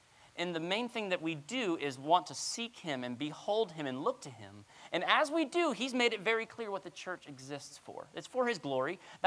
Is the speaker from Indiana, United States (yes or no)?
no; Florida, United States; You know, I was from South Florida and everything just grows out of control.